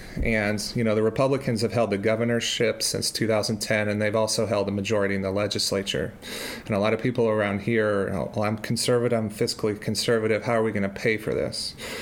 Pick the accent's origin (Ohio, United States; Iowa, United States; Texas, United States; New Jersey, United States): Iowa, United States; Pella; I'm a social worker, and I was born and raised in Pella. I own my own private practice in Oskaloosa called Unoya Counseling. I grew up on a century farm.